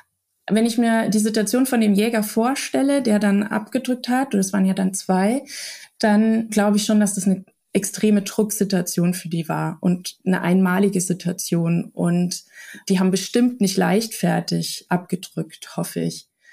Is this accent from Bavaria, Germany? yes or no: yes; Bavaria, Germany; Ja, ich bin aus Bayern, ich weiß, wie strikt hier alles ist.